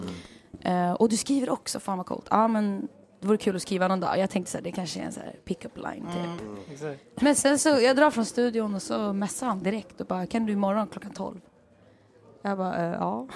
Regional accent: Sweden; som svensk så här, säger man klockan 10, då är man där 10:15 kanske.

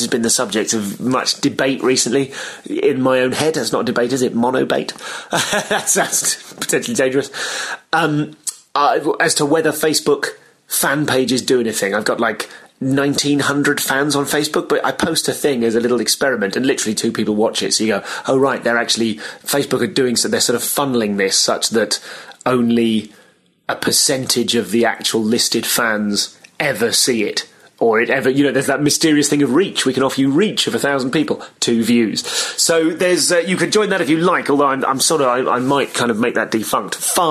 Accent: England, United Kingdom; I'm too English. I'm too self-deprecating.

